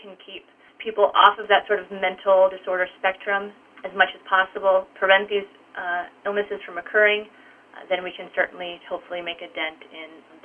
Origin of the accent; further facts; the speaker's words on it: Iowa, United States; I'm very excited about this bill because I'm originally from Iowa, and so Joni Ernst represents, you know, my home state of Iowa